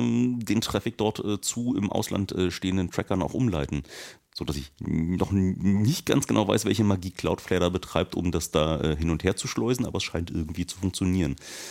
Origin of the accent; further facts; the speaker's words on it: Germany; Ja, ich bin in der DDR groß geworden.